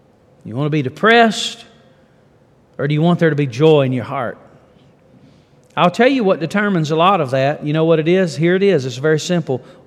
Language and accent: English; Yadkinville, North Carolina, United States; Now, I will tell you, I was born and raised in Yadkinville, North Carolina.